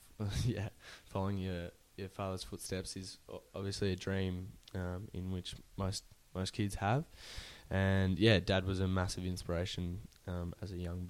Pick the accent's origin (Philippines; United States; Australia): Australia; growing up in Australia, sport's a great part of lifestyle